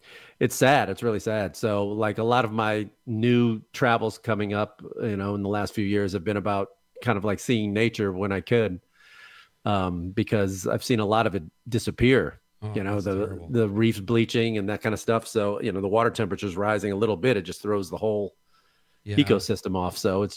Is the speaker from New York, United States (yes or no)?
no; Chicago, Illinois, United States; I mean, I grew up in Chicago, and I remember them snow being on the ground at least like all winter long